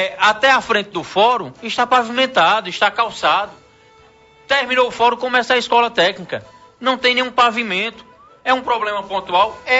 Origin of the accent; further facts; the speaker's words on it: Santa Cruz, Brazil; Eu nasci e me criei em Santa Cruz.